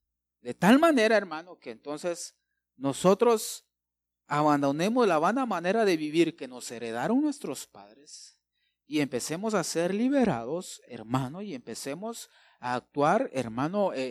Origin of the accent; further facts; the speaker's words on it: Guatemala; Pues todavía somos guatemaltecos, ¿verdad? Pero hay una genética ahí.